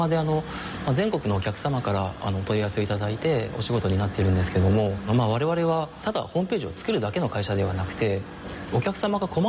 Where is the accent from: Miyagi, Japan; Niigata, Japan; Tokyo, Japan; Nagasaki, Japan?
Niigata, Japan; Tsubame; now in Sanjo, Japan; 私はこの燕市の出身で今三条に住んでいるんですけども、はい、まあ、この燕三条地域はものづくりの町なんですけども